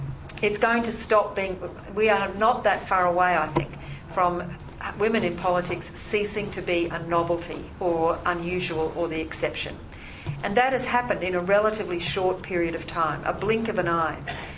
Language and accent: English; Queensland, Australia; I do note that in my home state of Queensland